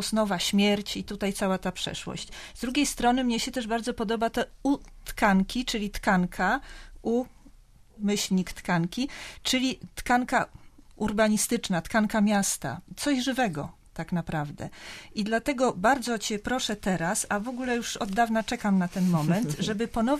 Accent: Olsztyn, Warmian-Masurian Voivodeship, Poland; Ja z Olsztyna jestem, oczywiście rodzice też nie stamtąd.

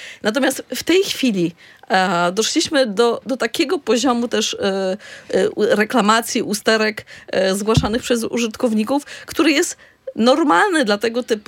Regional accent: Gdańsk, Pomeranian Voivodeship, Poland; jestem z Gdańska

